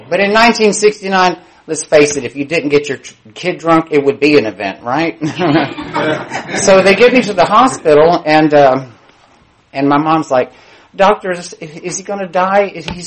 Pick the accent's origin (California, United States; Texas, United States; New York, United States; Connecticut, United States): Texas, United States; Cibolo; I'm from San Antonio, Texas. That's where I hail from. And I grew up in a little small mobile home community on the suburbs of San Antonio, Texas, very small town called Cibolo, population of about 400.